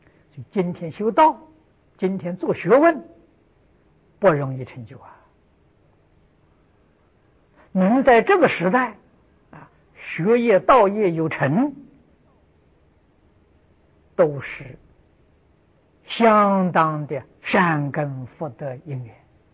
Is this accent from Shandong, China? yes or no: no; Lujiang, Anhui, China; 我小时候，我是安徽人，我的老家在庐江，距离九华山呢不算太远